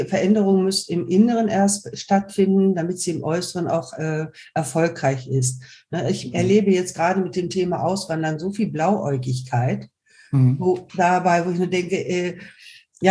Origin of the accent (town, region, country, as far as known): Germany